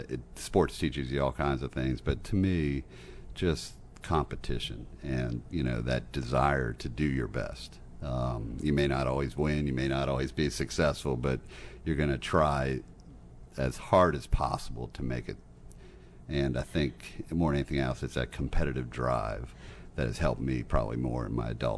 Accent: Silver Spring, Maryland, United States; But I did grow up here locally. I'm born and raised in Silver Spring.

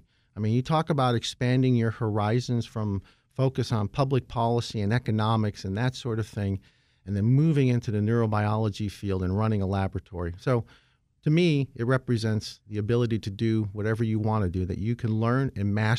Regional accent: Scranton, Pennsylvania, United States; So I grew up in Scranton.

